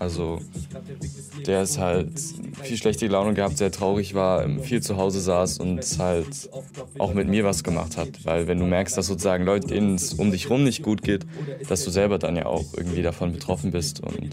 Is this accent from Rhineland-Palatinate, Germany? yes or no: no; Rottewitz, Saxony, Germany; also born or lived in Dresden; 16 Jahre alt. Ich bin in Dresden geboren worden und lebe aber schon mein ganzes Leben hier in Rottewitz bei Meißen.